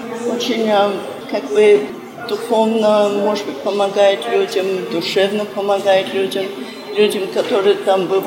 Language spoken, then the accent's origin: Russian; Australia; moved away; И вообще-то я из Австралии, но попала на Святую Землю в 86 году. И Святая Земля стала, конечно, моим главным домом.